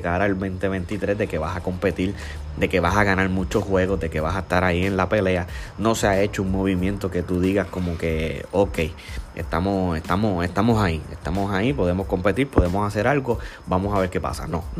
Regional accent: Puerto Rico; por ser puertorriqueño, por ser boricua, ya que nosotros somos boricua

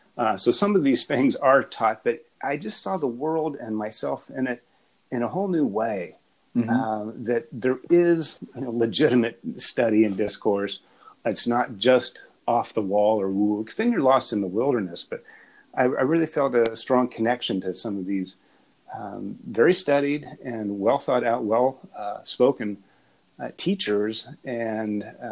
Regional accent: Appalachia, United States; I grew up in Appalachia, but I was raised in academia.

